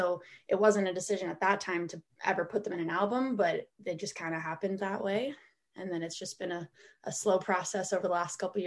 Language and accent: English; Guelph, Ontario, Canada; Well, I was born and raised in Guelph, Ontario, and a very musical scene growing up there.